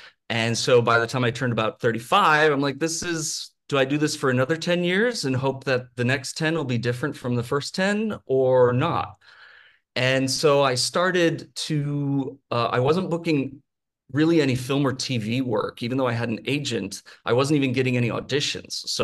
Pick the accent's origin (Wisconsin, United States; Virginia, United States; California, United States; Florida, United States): Wisconsin, United States; I grew up in Wisconsin. So not too different from Missouri, born and raised for 18 years. And I knew from breath one that I didn't belong in Wisconsin.